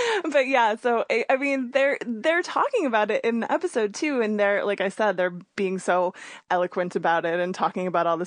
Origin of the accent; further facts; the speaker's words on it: Newtown, Connecticut, United States; especially since I grew up in Newtown